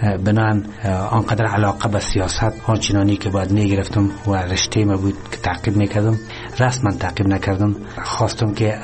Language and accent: Persian; Charikar, Parwan, Afghanistan; also born or lived in Mazar-i-Sharif; من در سال 1339 خورشیدی در شهر چاریکار متولد شدیم. دوران مکتب تا صنف 8 در لیسه سلطان غیاث الدین شهر مزار شریف سپری کردیم و دوره متوسط و لیسه خود را در شهر چاریکار